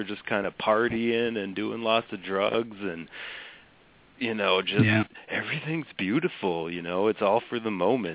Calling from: Wisconsin, United States; Hey, Andrew. … in Wisconsin.

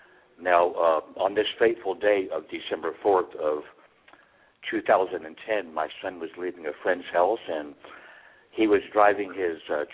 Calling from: Columbus, Georgia, United States; I'm calling from Columbus, Georgia.

